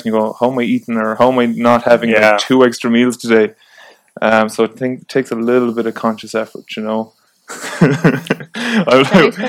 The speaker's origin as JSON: {"language": "English", "town": "Rosmuc", "region": "Connacht", "country": "Ireland", "said": "So I'm from Rosmoke in Connemara. I'm nearly 31."}